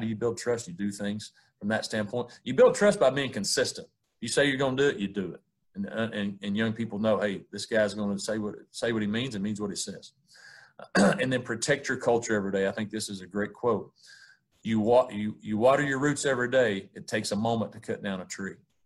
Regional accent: Tennessee, United States; I grew up in East Tennessee on a farm with my grandparents that had, it was their farm, and we lived at the bottom of it.

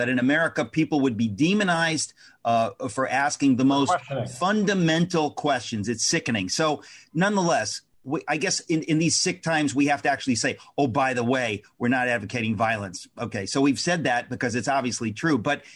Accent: Connecticut, United States; I'm from Connecticut.

